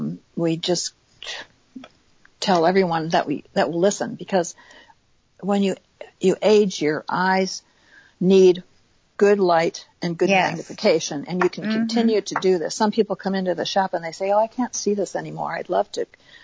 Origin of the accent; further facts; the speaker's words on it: Wisconsin, United States; Well, I'm also a Green Bay Packer fan. I'm a cheesehead from Wisconsin.